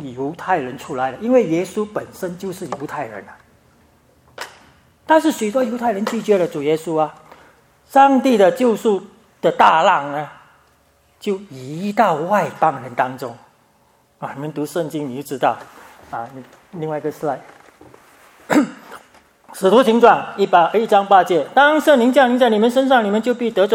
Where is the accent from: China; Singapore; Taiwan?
Singapore; moved away as an adult; 我5岁就到教会了，我是新加坡长大的，所以我是新加坡人。那么我24岁来这里，但是我之前都在新加坡。